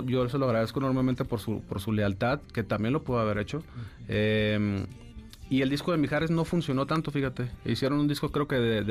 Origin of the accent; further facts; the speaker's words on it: Tijuana, Baja California, Mexico; en la época cuando empecé a conocer la calle en mi adolescencia en Tijuana